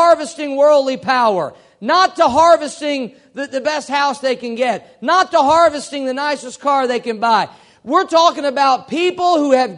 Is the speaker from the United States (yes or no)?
no; England, United Kingdom; I'm not Greek, I'm English, and I've got it right here.